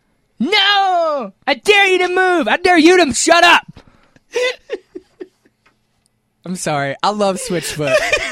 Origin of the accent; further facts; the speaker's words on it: the South, United States; accent: southern; It's my accent.